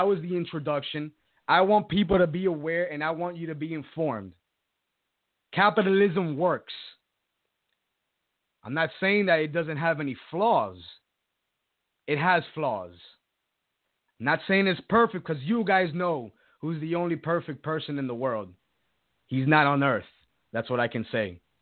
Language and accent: English; Cuba; not just in North Korea, not just in Cuba, my hometown, but also in Venezuela